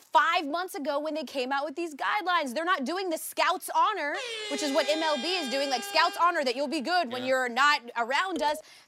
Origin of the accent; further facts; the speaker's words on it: Atlanta, Georgia, United States; being that I'm from Atlanta, that's actually had the Magic City Wings.